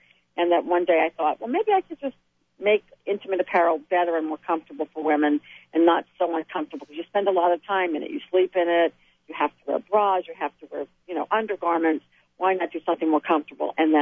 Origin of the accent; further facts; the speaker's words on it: New Orleans, Louisiana, United States; moved away as an adult; now in Los Angeles, United States; I grew up in New Orleans, went to school at Loyola, was accepted to law school, but headed out to L.A. to really pursue my dreams of show business.